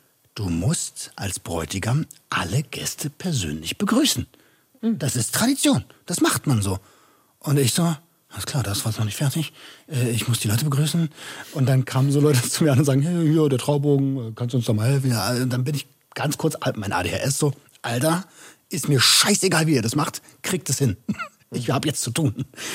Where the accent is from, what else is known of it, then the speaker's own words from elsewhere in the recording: Berlin, Germany; ich glaube, wir kommen ja aus Berlin